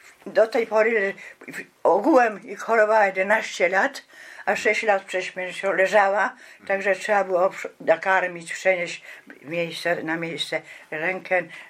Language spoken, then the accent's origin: Polish; Warsaw, Masovian Voivodeship, Poland; born there; now in Ożarów Mazowiecki, Poland; No to urodziłam się w Warszawie w 1935 roku, 21 maja.